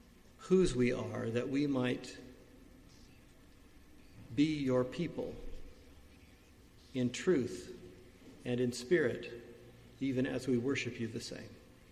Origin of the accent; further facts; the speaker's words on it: United States; Being an American, I can say that. You know, I can throw that back at my people down south.